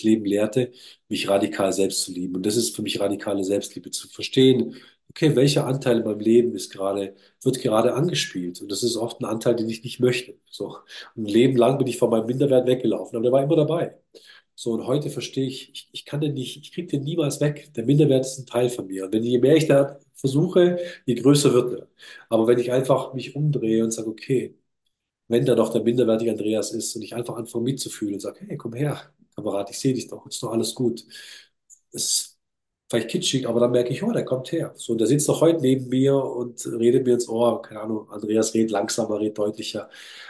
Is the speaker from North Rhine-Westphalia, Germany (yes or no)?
no; Villingen-Schwenningen, Baden-Württemberg, Germany; Ich komme aus Villingen-Schwenningen, das ist eine absolute Eishockey-Stadt.